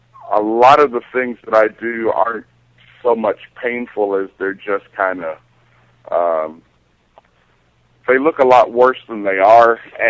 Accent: Nashville, Tennessee, United States; I'm originally from Tennessee.

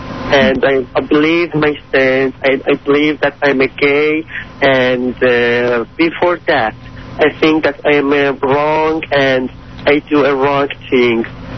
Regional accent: Shiraz, Fars, Iran; English is a second language; moved away as an adult; also born or lived in Turkey; And I born in Shiraz and I grew up in Shiraz. And 1 year ago, in 4th of March 2005, I escaped from Iran to Turkey.

